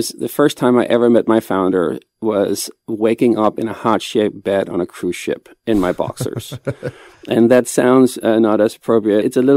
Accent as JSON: {"language": "English", "town": "Copenhagen", "region": "Capital Region of Denmark", "country": "Denmark", "said": "I'm from Copenhagen and he's from Iowa"}